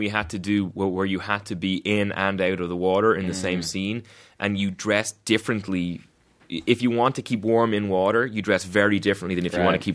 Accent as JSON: {"language": "English", "country": "Ireland", "said": "But at the same time, I am proud of being Irish."}